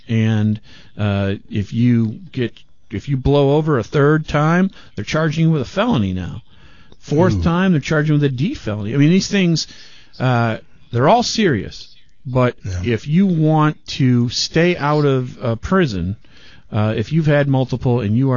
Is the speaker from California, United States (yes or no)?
no; Michigan, United States; Michigan, my home state.